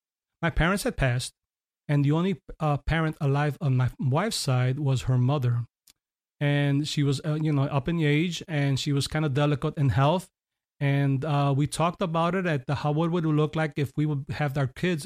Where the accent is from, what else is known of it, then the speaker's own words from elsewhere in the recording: Chicago, Illinois, United States; since I was born in Chicago, raised in Chicago, that I would pretty much just speak the English, even though I'm a Puerto Rican heritage from my parents.